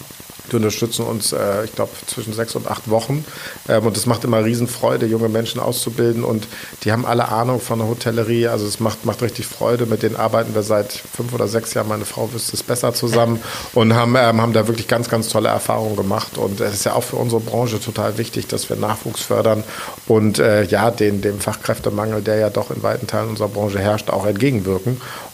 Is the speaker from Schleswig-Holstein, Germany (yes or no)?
yes; Wesselburen, Schleswig-Holstein, Germany; also born or lived in Heide; Nordfriese. Das ist ja immer vielen wichtig. Mir ehrlich gesagt nicht, aber ich sage es trotzdem immer, geboren in Heide, aufgewachsen in der Hebbelstadt Wesselburen und Abitur gemacht in dem wunderschönen Kurort Büsum